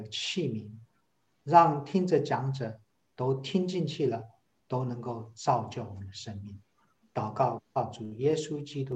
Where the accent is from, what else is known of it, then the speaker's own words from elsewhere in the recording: Taipei, Taiwan; now in Chicago, United States; 我是一位从小在台北长大的一个城市的男孩，就是 City Boy。